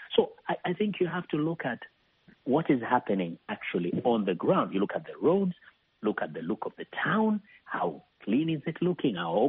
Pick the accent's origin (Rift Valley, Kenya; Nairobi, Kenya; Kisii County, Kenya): Kisii County, Kenya; Kisii; moved away; I come from Kisii.